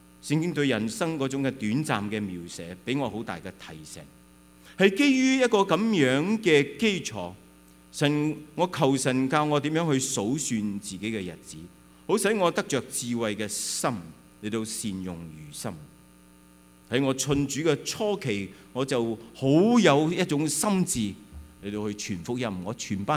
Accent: Hong Kong; also born or lived in China; 我在大陆出生，在香港成长，在家贫底下完成了非常之好的教育

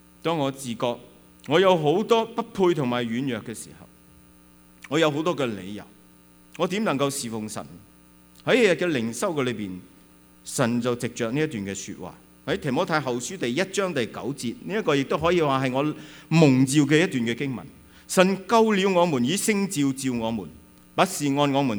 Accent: Hong Kong; also born or lived in China; 我在大陆出生，在香港成长，在家贫底下完成了非常之好的教育

